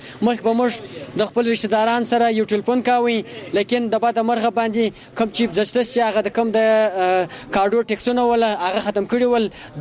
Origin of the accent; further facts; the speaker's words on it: Chaman, Balochistan, Pakistan; زه د چمن یو هم شهري